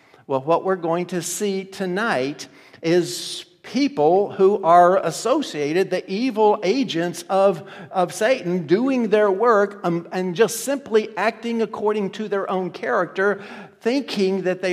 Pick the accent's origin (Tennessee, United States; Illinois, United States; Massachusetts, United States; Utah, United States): Tennessee, United States; Memphis; Kay and I grew up in Memphis, Tennessee, and right outside of the Shelby County Courthouse is a big statue of Lady Justice.